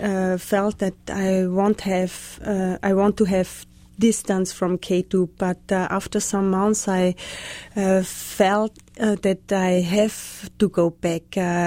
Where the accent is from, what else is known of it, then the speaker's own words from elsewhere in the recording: Austria; Yes, I'm from Austria.